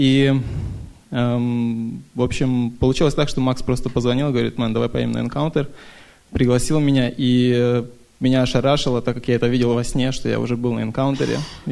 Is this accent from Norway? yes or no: yes; Oslo, Norway; Я приехал сюда из Норвегии, Осло.